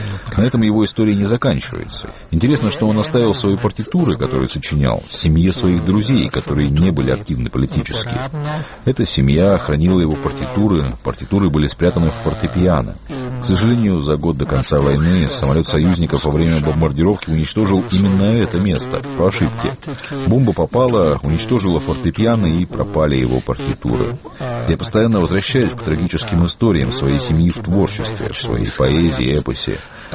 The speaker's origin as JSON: {"language": "Russian", "region": "Belgrade", "country": "Serbia", "tie": "born or raised there", "also_born_or_lived": "Slovenia", "said": "Мои родители были словенцами, но мы с братом родились в Белграде. Там мы закончили школу, у нас было двуязычное детство, словенское и сербо-хорватское."}